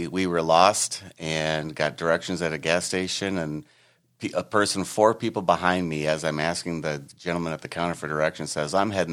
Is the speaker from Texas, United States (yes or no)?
no; Michigan, United States; So I grew up in a city just outside of Michigan, outside of Detroit, in Michigan.